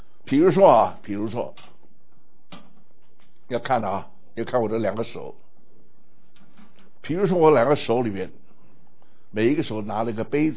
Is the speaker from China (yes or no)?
no; United States; Chinese is a second language; 我是美国人，他是中国人啊，喝的东西不太一样